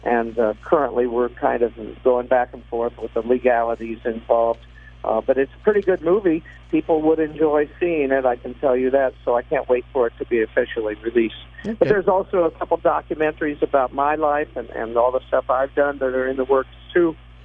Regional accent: Ohio, United States; born there; I was born in Ohio.

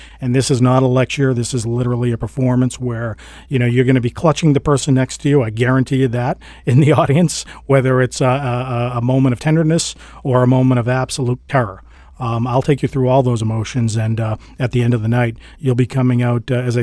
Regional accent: Massachusetts, United States; I grew up on Cape Cod, and that's where I stayed until I was a teenager.

